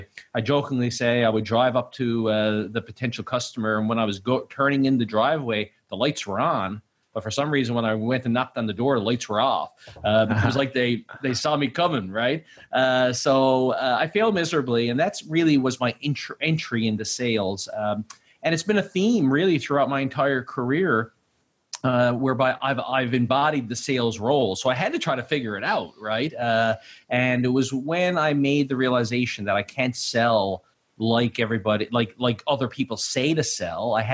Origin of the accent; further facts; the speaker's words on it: Newfoundland and Labrador, Canada; and he kept telling these Newfie jokes to me because he knew I was from Newfoundland.